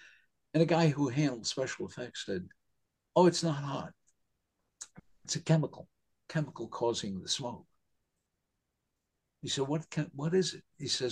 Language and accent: English; New York, United States; you know, I'm from New York. This is the way I used to talk over there when I used to be with the guys.